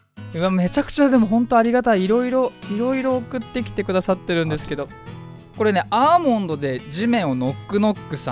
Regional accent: Fujisawa, Kanagawa, Japan; 藤沢出身の俳優タレントとして活動する

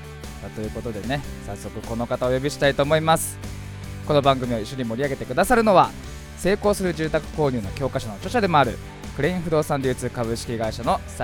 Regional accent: Fujisawa, Kanagawa, Japan

